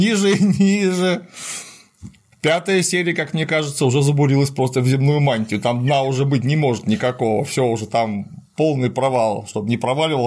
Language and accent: Russian; Yelets, Lipetsk Oblast, Russia; Но я только не из Дрезденщины, я из-под Ельца.